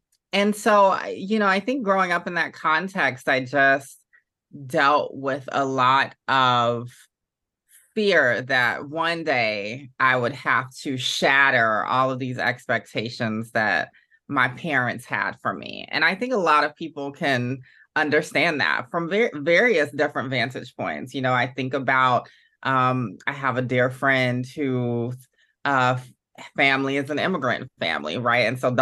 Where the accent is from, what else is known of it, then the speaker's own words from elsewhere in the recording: Augusta, Georgia, United States; my own experience growing up in Augusta, Georgia, so in the American South, as a young Black gender nonconforming person